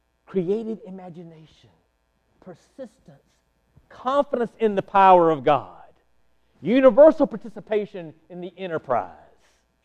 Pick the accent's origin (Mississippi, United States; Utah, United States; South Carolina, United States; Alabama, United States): Alabama, United States; I grew up in Montgomery, Birmingham, Alabama, in the 1950s and 60s.